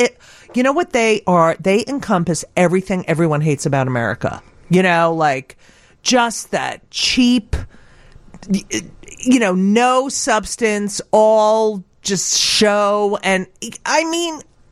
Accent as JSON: {"language": "English", "region": "New York", "country": "United States", "said": "for me because I'm from New York. So we've known this about him forever."}